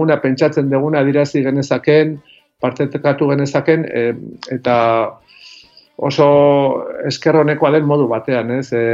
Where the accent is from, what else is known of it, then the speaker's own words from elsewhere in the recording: Lasarte, Basque Country, Spain; ni jaio nintzen Lasarte hori hartan, ez, Michelin bueno, etxe guztien gehienen ogibidea zan hartan, Eskola Nazionaletan ikasi nun, beraz, gazteleraz, eta Fuolian eta lagun arten eta ere gazteleraz